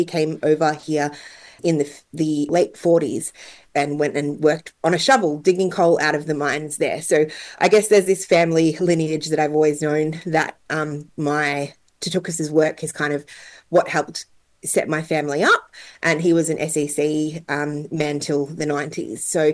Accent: Victoria, Australia; So I grew up on Gunai Kurnai land in the Latrobe Valley, and the Latrobe Valley, for folks who don't know, was Victoria's power generating hub, or still is at the moment.

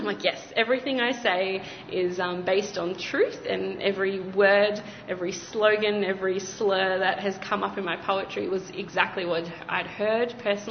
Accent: Perth, Western Australia, Australia; growing up in Perth, and how a lot of the racial slurs or incidents that happened as a kid, I didn't really understand until I grew up

